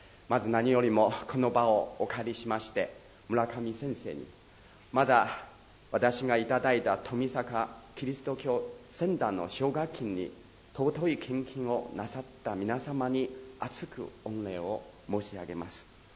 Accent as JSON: {"language": "Japanese", "town": "Xi'an", "region": "Shaanxi", "country": "China", "tie": "born or raised there", "second_language": "Japanese", "said": "その貴重な石碑は私の故郷の西安にある陝西省博物館に保存されてあります。"}